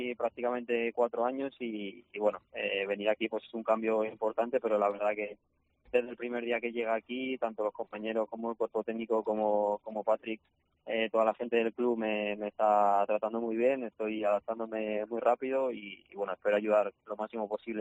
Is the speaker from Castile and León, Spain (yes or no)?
no; Logroño, La Rioja, Spain